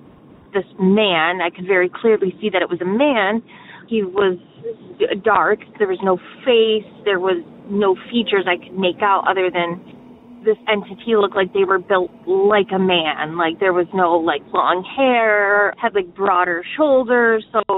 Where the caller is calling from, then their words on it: Detroit, Michigan, United States; I am calling from the Detroit area